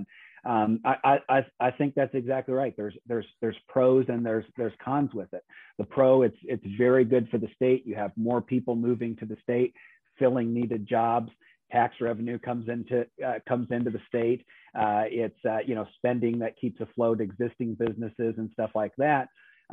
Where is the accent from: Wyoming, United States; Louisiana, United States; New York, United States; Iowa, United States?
Iowa, United States; now in Austin, United States; Glad to be a Texan, and as I hope maybe we'll discuss today, I think as folks from Texas find that I'm from Iowa and maybe not from other states, they're pretty pleased about that as well.